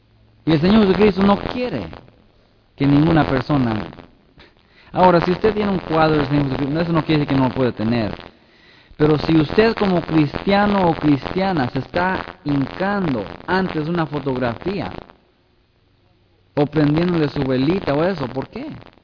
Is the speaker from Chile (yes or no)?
no; Mexico City, Mexico; born there; Yo nací en México, Distrito Federal, allí en la iglesia, en la catedral.